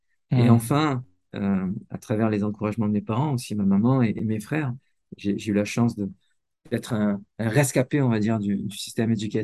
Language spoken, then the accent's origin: French; Marseille, Provence-Alpes-Côte d'Azur, France; j'ai grandi à Marseille, dans un quartier qui s'appelait Est Marseille ou Benza.